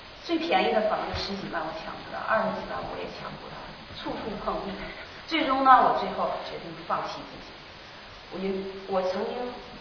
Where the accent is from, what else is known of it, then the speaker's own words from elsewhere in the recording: Jiangsu, China; also born or lived in Jilin; 是因为父亲是在部队工作的原因，所以呢颠沛流离，小的时候在江苏长大，在乡野里长大，然后大了以后呢随着父亲吉林东北来回走，然后都是在乡里的